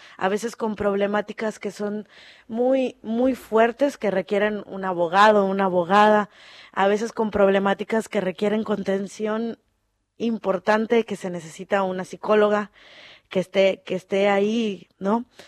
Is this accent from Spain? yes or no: no; Monterrey, Nuevo León, Mexico; now in Argentina; Sí, soy mexicana, del norte de México. Estoy acá desde el 2014.